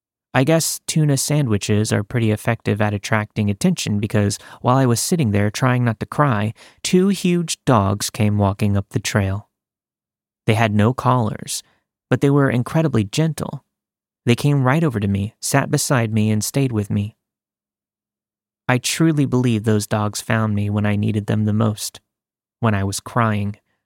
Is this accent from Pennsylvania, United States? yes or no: yes; Pennsylvania, United States; now in Jacksonville, United States; When I moved from my home state of Pennsylvania to Jacksonville, Florida for school.